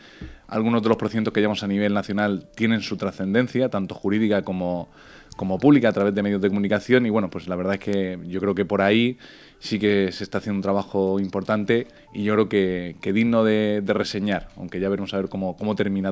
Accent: Torrevieja, Valencian Community, Spain; Pues vengo de Torrevieja, soy natal de Torrevieja

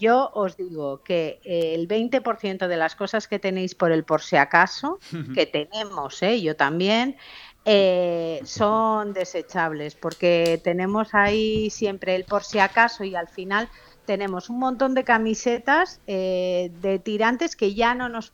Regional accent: Pamplona, Navarre, Spain; ya sabes lo que dicen en mi tierra. Nosotros siempre es una chaquetica, por si acaso, ¿sabes? Cuando veías el programa de fiestas de San Fermín, los fuegos son a las 11 de la noche.

